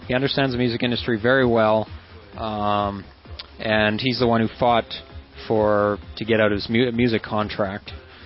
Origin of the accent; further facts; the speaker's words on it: Canada; But I am Canadian, so, you know.